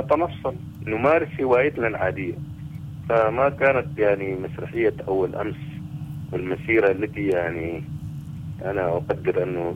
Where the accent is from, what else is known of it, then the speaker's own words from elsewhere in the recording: Sudan; يعني نحن كشعب سوداني نتساءل أين ذهب هذا المال المختلس